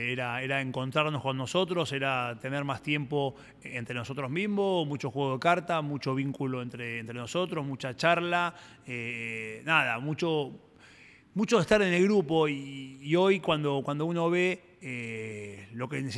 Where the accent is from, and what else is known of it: Argentina